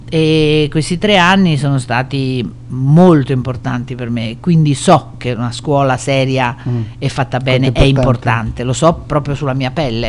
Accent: Milan, Lombardy, Italy; io abitavo a Milano, sono milanese

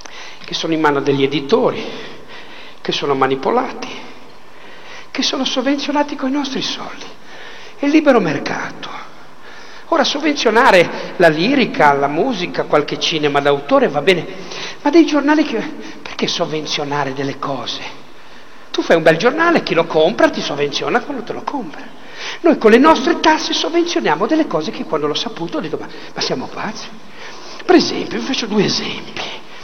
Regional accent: Liguria, Italy; Ma io sono ligure

